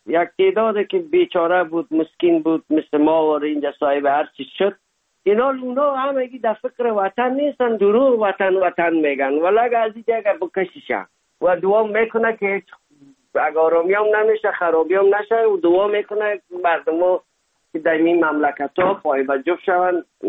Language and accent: Persian; Afghanistan; now in Hamburg, Germany; ما از افغانستان آمدیم